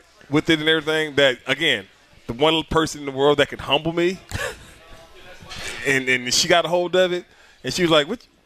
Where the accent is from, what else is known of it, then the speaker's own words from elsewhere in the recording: St. Louis, Missouri, United States; Like I'm from St. Louis, Shawty.